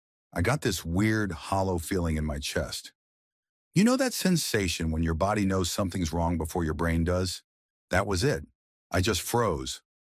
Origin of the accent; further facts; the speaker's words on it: Detroit, Michigan, United States; I'm from Detroit. East Side, down near the old plants where they used to build Packards. I grew up in a row of duplexes that all looked the same.